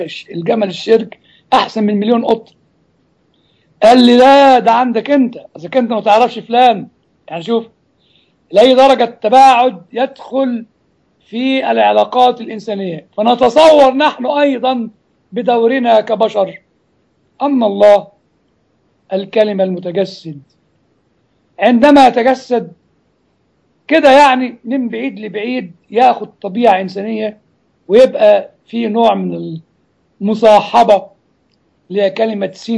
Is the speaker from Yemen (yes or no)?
no; Upper Egypt, Egypt; يعني زي ما يقول عندنا في الصعيد، يقول له صباح الخير يا جاري